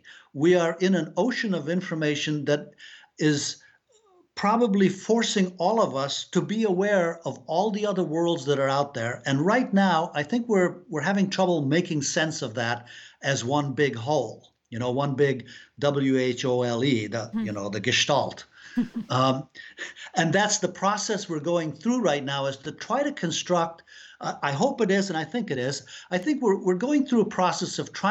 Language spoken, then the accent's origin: English; Afghanistan; Yes, I'm from Afghanistan. And, you know, I'm from Afghanistan, but I have a particular perch on that fact, because my mother was the first American woman to marry an Afghan and live in Afghanistan